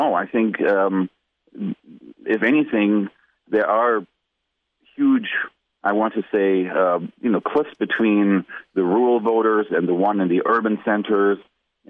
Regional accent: Germany; I was born and raised in Germany

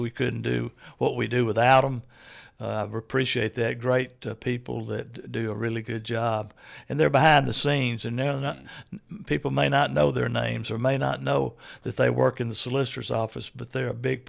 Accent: Carrollton, Georgia, United States; So when people ask me where I'm from, obviously I'm from Carrollton, Georgia.

